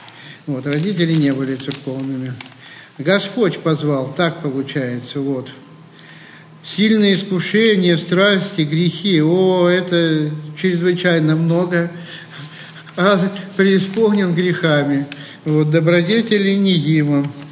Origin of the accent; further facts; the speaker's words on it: Ural, Russia; Родился я на Урале, такой в обычной семье, пришел в церковь подростком и помогал при храме